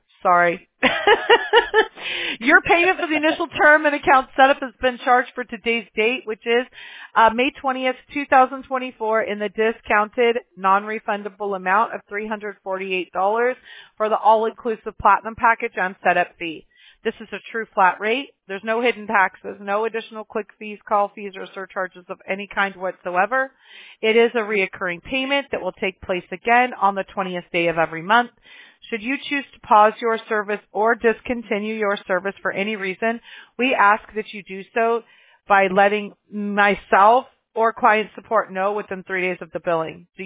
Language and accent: English; Mobile, Alabama, United States; born there; I was born in Mobile, Alabama. I lost my accent.